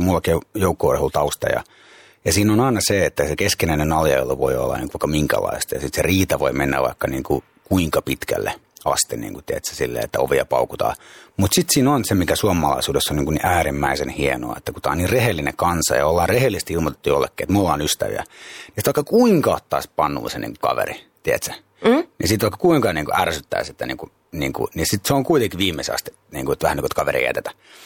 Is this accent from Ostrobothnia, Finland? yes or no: no; Lepsämä, Uusimaa, Finland; also born or lived in Cyprus; mä oon käynyt suomalaiset koulut tavallaan, että mun niin kuin kaveripiiri on suomalainen ja ytisuomalainen, kun ollaan pienestä kylästä Lepsämästä kotoisin ja vähän 5000 ihmisen kylästä